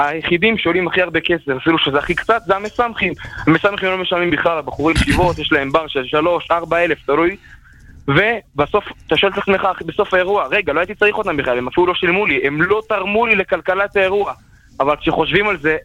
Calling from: Jerusalem, Jerusalem District, Israel; מירושלים.

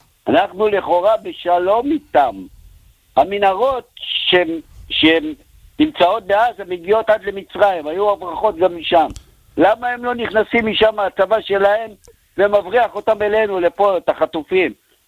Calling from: Netanya, Central District, Israel; אני מנתניה, אח שלי.

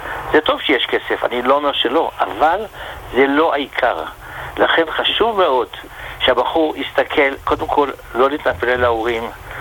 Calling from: Bnei Brak, Tel Aviv District, Israel

